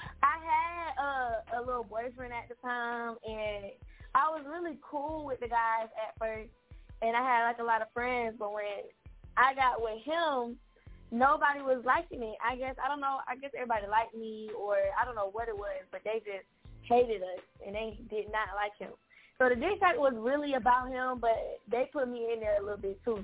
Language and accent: English; Atlanta, Georgia, United States; You know, it's your girl … I'm from Atlanta, Georgia, on the east side.